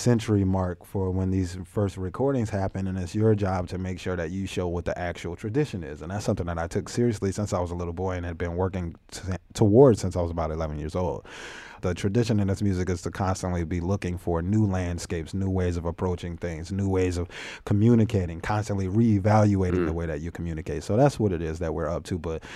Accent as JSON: {"language": "English", "town": "New Orleans", "region": "Louisiana", "country": "United States", "tie": "born or raised there", "said": "You know, I grew up in New Orleans as a part of Afro Native American culture and community there."}